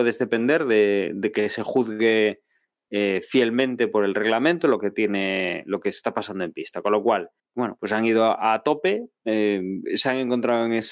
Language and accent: Spanish; Spain; somos españoles, vamos con Fernando